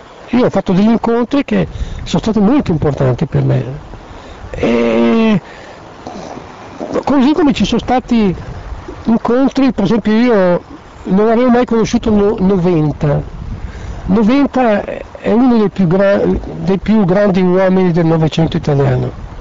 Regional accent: Milan, Lombardy, Italy; tu vieni da Trieste, io vengo da Milano, ci troviamo

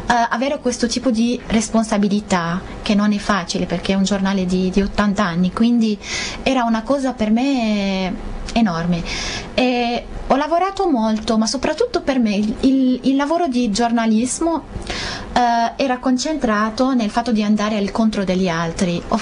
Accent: Lebanon; Italian is a second language; avendo vissuto nel Libano e cresciuto nel Libano, la guerra ha cominciato, io avevo

